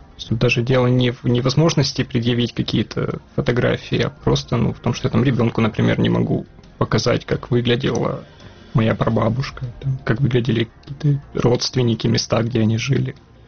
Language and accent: Russian; Donetsk, Donetsk Oblast, Ukraine; когда люди слышат, что я из Донецка, они начинают как-то жалеть, пытаться выразить свою поддержку.